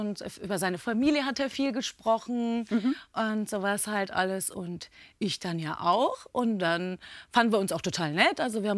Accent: North Rhine-Westphalia, Germany; ich komme aus dem Ruhrgebiet

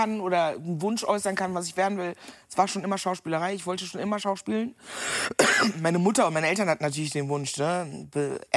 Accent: Meckenheim, North Rhine-Westphalia, Germany; im NRW in Meckenheim, da wo ich groß geworden bin

